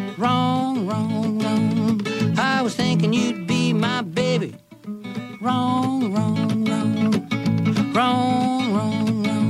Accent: Chicago, Illinois, United States; now in West Virginia, United States; I've been in West Virginia about 20 years, although I've lived all over the country. I was born in Illinois. And so my roots are in Chicago music, blues, folk, rock, classical, ethnic music, all that stuff in Chicago. I was exposed to all of that growing up.

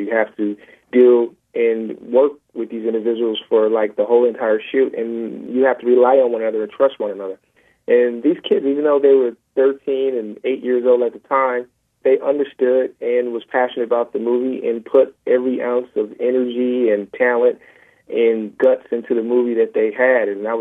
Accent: Milwaukee, Wisconsin, United States; it was based off my experience growing up in Milwaukee, Wisconsin. My grandmother lived on 10th and Burlite.

